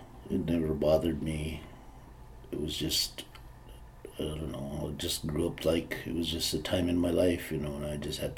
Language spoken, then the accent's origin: English; North Dakota, United States; now in Mandan, United States; I'm from the Standing Rock Sioux tribe. My place of residence right now is in Mandan